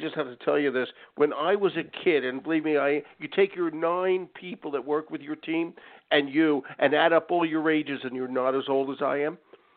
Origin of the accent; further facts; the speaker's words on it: Northeast, United States; again, I'm from the Northeast